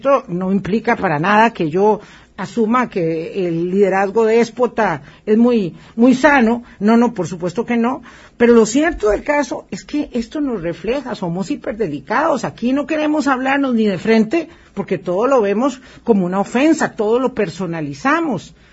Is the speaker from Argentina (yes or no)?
no; Costa Rica; es cómo somos nosotros los costarricenses